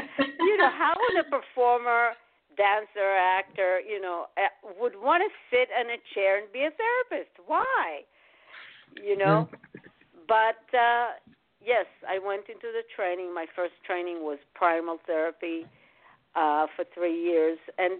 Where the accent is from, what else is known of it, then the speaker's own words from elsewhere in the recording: Israel; Being born and raised in Israel, I mean, the wars, my dad was a veteran.